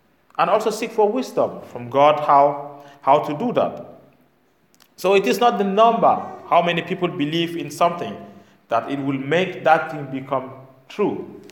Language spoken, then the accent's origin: English; Cameroon; I come from Cameroon, was colonized by Germany and maybe later by England and France.